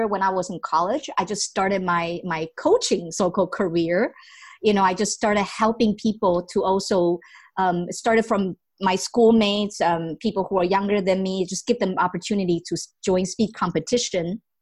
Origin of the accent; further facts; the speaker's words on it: Taipei, Taiwan; first language Chinese; English is a second language; because my mother language is not English, it's Chinese. And then I was born in Taiwan, raised in Taipei, Taiwan, and was born there.